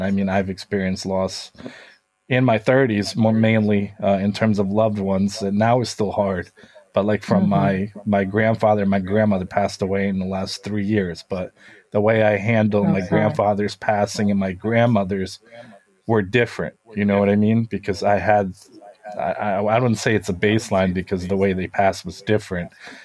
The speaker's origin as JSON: {"language": "English", "country": "Ukraine", "said": "I'm originally from Ukraine, from Eastern Europe. So people from Eastern Europe are usually more stoic"}